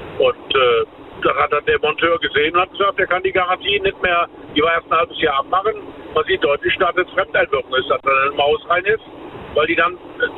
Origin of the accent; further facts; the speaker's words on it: Rhineland-Palatinate, Germany; Ich bin aus der Eifel, bei Main, bei Kerich.